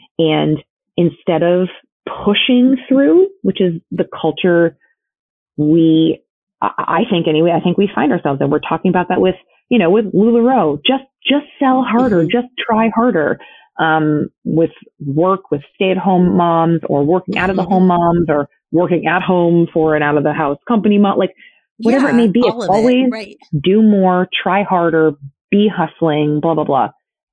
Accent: Massachusetts, United States; I'm from Massachusetts. Chappaquiddick is very much a thing that I understand.

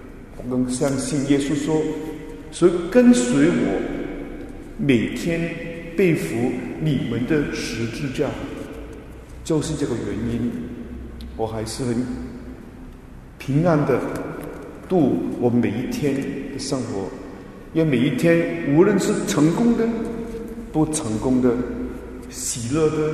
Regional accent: Hong Kong; born there; 我相信其中一部分是因为我出生的时候刚是日本人占领香港，我在我的妈妈的肚里面

